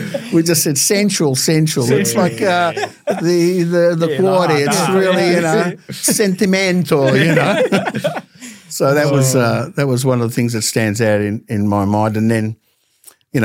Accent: Maribyrnong, Victoria, Australia; born there; Well, I was born in Maribyrnong. So my family on my mother's side has been here nearly 100 years.

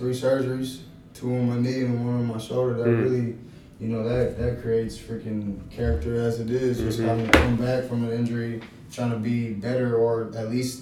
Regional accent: Texas, United States; But I came from Texas, and you all know Texas football is way different than

